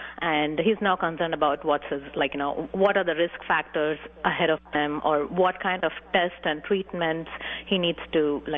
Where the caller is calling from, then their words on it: California, United States; And so I'm calling from California on behalf of my friend.